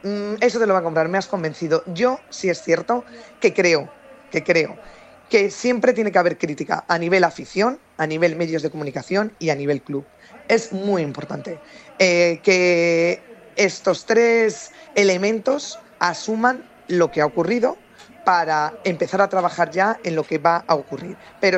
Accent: Spain; nosotros somos españoles

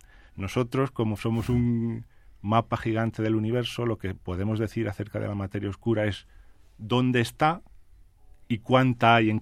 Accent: Spain; los españoles que participamos en este proyecto, que somos grupos de Barcelona y de Madrid

